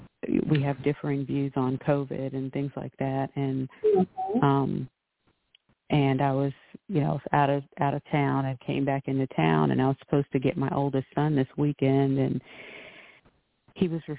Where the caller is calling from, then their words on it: North Carolina, United States; from North Carolina.